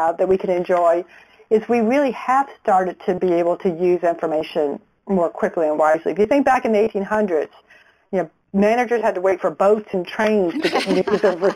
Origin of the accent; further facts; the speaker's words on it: Louisiana, United States; so that does have a Chinese sound to it. And but what's interesting is I grew up in Louisiana, and it was in the early 80s